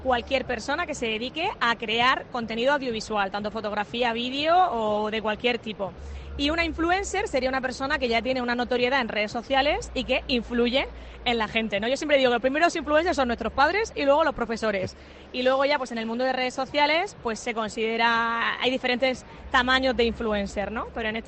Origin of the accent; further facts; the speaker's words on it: Region of Murcia, Spain; para darle voz a mi región de Murcia, que yo soy súper abanderada de mi región por toda España